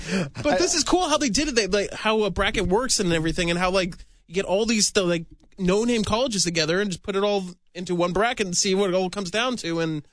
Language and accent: English; California, United States; also born or lived in East Bay; because I grew up in the East Bay, Cal.